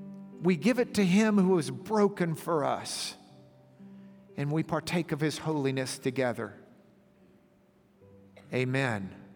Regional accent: the South, United States; I don't want people to know I'm a Christian because I'm from the South.

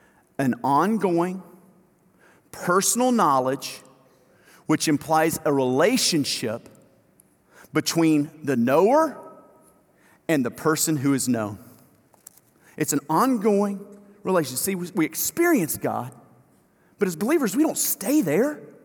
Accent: Louisiana, United States; look, my family's from South Mississippi. I grew up in Louisiana. I went to school in Arkansas.

